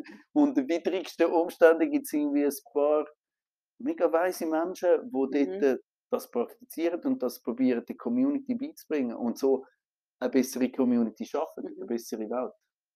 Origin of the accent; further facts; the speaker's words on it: Yopougon, Abidjan, Côte d’Ivoire; in der Elfenbeinküste habe ich an dem Ort, wo ich aufgewachsen bin, in Jokogon, also in dem Quartier